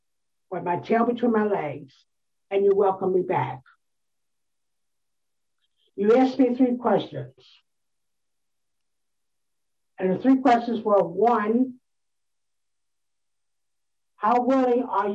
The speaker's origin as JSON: {"language": "English", "region": "New York", "country": "United States", "said": "I'm originally from New York. I was brought up in a foster home. There were six of us, and I was the youngest of six."}